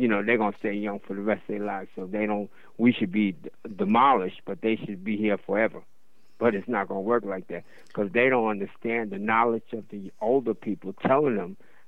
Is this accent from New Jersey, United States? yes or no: no; New York City, New York, United States; growing up in Harlem, you know, you go through those transitions.